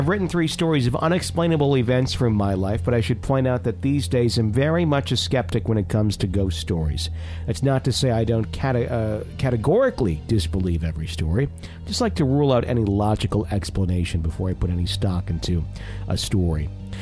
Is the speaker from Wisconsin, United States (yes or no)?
yes; Fond du Lac, Wisconsin, United States; back in my hometown in Fond du Lac.